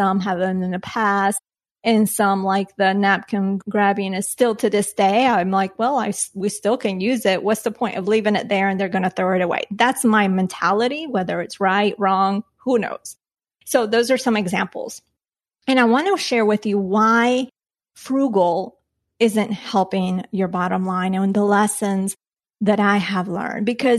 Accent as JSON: {"language": "English", "country": "Colombia", "tie": "born or raised there", "lives_now": "United States", "said": "I learned this growing up in Colombia, and I'm sure other Latinas listening or maybe even non-Latinas, let me know, have done this."}